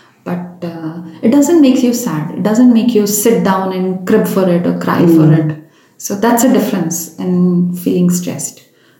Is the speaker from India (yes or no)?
yes; India; I'm an Indian.